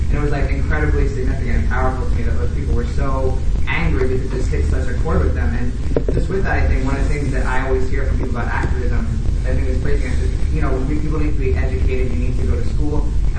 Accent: New York, United States; I'm from New York.

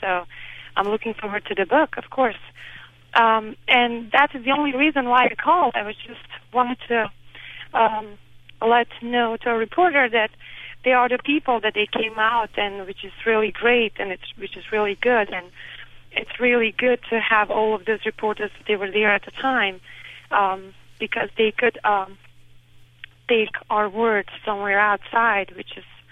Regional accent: Bosnia & Herzegovina; moved away as an adult; now in United States; and I am from Bosnia. I came to Virginia 4 years ago, 5 years ago.

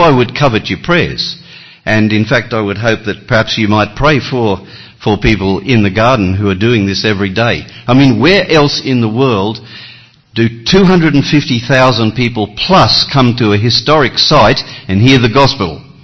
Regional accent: Australia; accent: Australian; now that this funny accent is Australian.

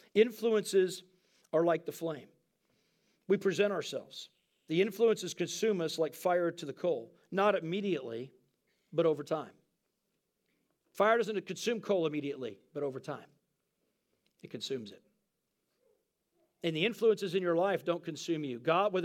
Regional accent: Texas, United States; That's amazing when you're recovering from the South. I'm from Texas.

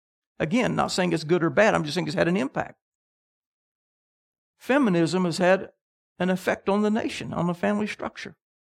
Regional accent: Huntsville, Alabama, United States; When I grew up in Huntsville, Alabama during the middle of the space race.

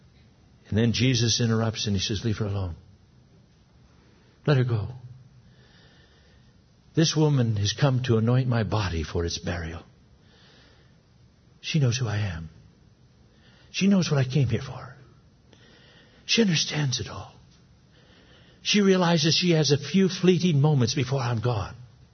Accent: Scotland, United Kingdom; Now me, I'm a Scotsman.

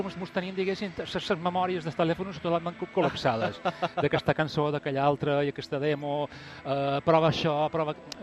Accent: Balearic Islands, Spain; com a representants menorquins

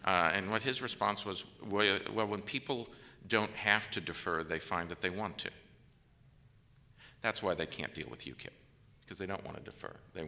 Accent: United States; And I said, to me, as an American, David Cameron looks condescending.

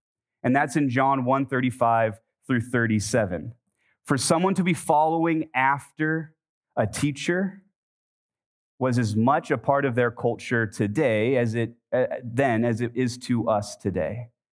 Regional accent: California, United States; And then I realized I'm from California. There's just way stations all over the place.

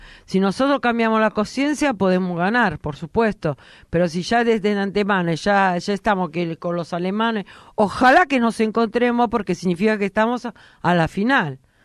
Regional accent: Italy; Spanish is a second language; Sí, porque seguramente yo que soy italiana

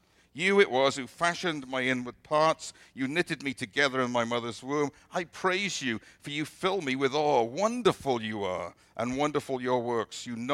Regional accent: Wales, United Kingdom; And I grew up in Wales back in the 50s

